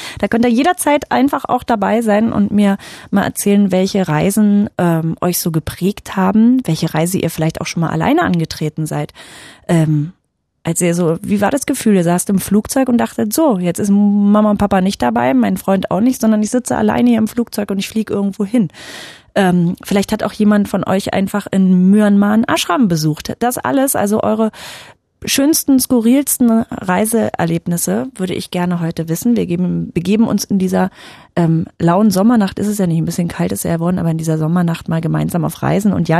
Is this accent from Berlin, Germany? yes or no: no; Saxony-Anhalt, Germany; ich komme aus Sachsen-Anhalt, das ist genauso schön wie Portugal.